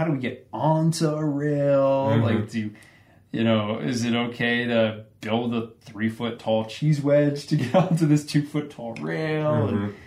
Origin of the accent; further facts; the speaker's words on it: East Coast, United States; not only is it because I was from the East Coast and this is what was going on